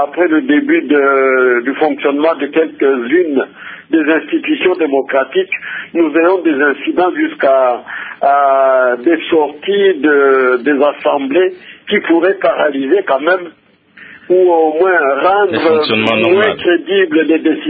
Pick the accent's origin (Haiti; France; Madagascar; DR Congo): DR Congo; Goma, North Kivu; ici où je suis à Bukavu, je viens de Goma, j'ai fait Uvira, partout